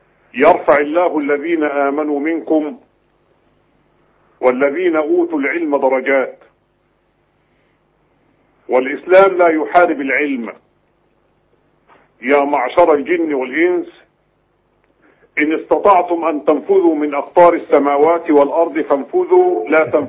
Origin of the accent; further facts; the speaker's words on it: Egypt; على بلدنا مصر، بلد الكنانة